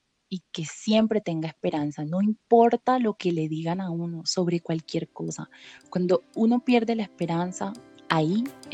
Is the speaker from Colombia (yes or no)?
yes; Sincelejo, Sucre, Colombia; yo sé a qué huele mi tierra, yo sé a qué huele la arena. Entonces, a mí me puedes poner a elegir entre ir a Barcelona, que es mi destino soñado, y ir a Sincelejo.